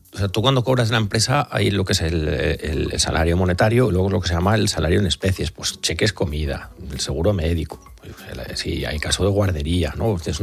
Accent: Catalonia, Spain; En Cataluña, de donde soy yo

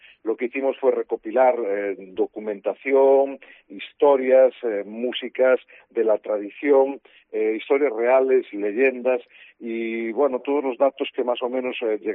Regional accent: Galicia, Spain; hasta cómo somos los gallegos, para que entiendan lo que se van a encontrar humanamente cuando llegan a Galicia

